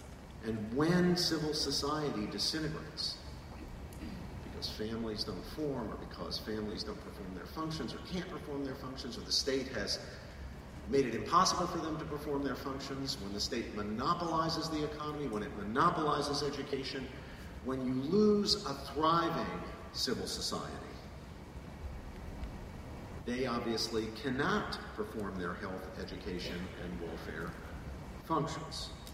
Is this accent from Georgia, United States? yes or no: no; West Virginia, United States; or of Appalachia where I grew up. I come from West Virginia.